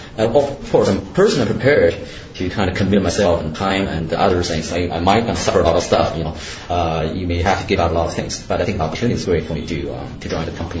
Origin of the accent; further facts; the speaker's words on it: China; moved away as an adult; also born or lived in Canada; now in Seattle, United States; I grew up in China.